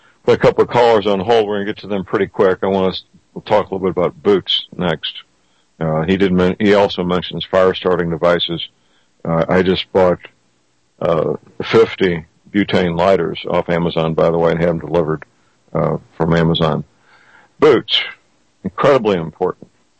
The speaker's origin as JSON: {"language": "English", "region": "Missouri", "country": "United States", "tie": "born or raised there", "said": "I know in St. Louis County, Missouri, my hometown, they've done that."}